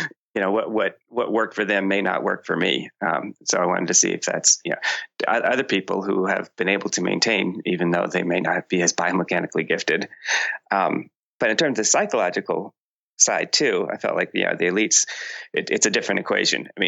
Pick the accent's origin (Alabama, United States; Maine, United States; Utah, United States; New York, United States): Maine, United States; I grew up in Maine.